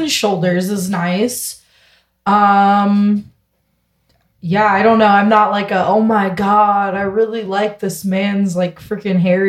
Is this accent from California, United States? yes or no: yes; California, United States; I grew up in Northern California, kind of hippy dippy like vibes on kind of like a communal like ranch type thing where lots of people were living.